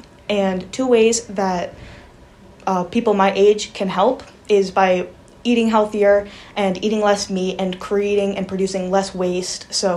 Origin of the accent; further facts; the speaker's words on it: Haverhill, Massachusetts, United States; I'm from Haverhill.